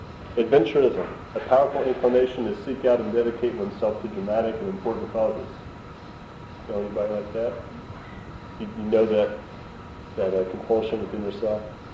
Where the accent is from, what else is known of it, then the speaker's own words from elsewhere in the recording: Carrollton, Georgia, United States; you'd be nothing in my hometown of Carrollton, Georgia.